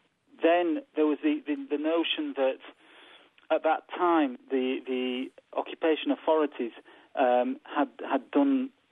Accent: Yorkshire and the Humber, United Kingdom; writing about growing up in West Yorkshire in the 1970s and 1980s

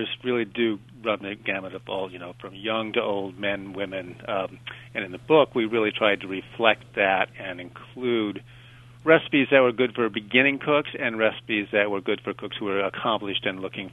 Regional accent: Iowa, United States; I grew up in Iowa, in a small town in Iowa, and I came to college out east

